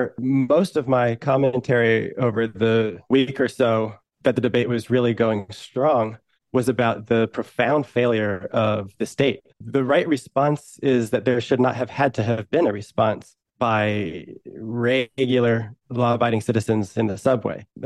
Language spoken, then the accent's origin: English; New York, United States; But I've put enough time in New York. I'm a New Yorker.